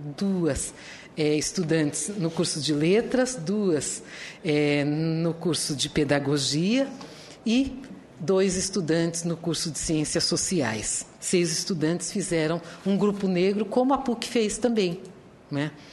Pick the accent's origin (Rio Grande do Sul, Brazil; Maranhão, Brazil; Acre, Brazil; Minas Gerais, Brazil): Maranhão, Brazil; São Luís; also born or lived in São Paulo; Só que ela é de outro município, eu sou de São Luís.